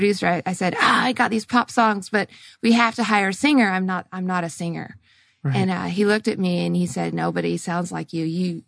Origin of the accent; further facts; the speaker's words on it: British Columbia, Canada; now in United States; I grew up in Canada, in British Columbia. You know, because I had family and stuff in Oklahoma, I decided to go to college, you know, in the States.